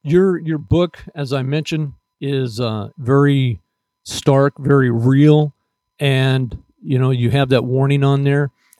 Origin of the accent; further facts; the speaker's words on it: Portland, Oregon, United States; And Portland, my hometown, my boyhood home, is like 73 days of violence now.